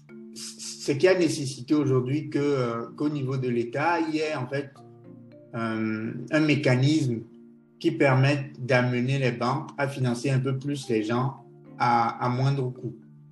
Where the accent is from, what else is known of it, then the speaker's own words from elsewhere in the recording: Togo; J'ai grandi au Togo, donc je sais qu'en fait, on a cette tendance, en tant que Togolais, à ne pas vouloir s'endetter